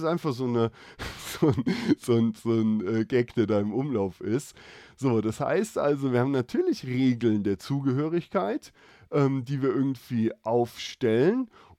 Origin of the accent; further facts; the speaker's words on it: Germany; Ich bin Deutscher, ich bin Misseler, da bin ich geboren, das ist meine Heimat und ich bin Wahlbayer. Ich lebe hier, weil ich mit der Kultur was anfangen kann, weil ich das liebe und weil ich hier sterben will.